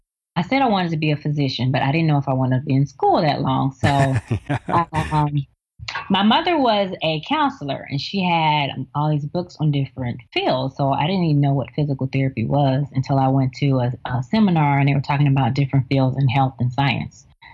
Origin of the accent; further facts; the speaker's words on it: the South, United States; I'm from the South, and traditional Southern food is not always the healthiest food.